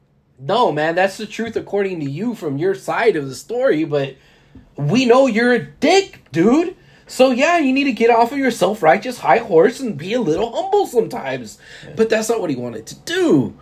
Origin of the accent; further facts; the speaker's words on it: Houston, Texas, United States; I was born and raised in Houston, man. I like Houston.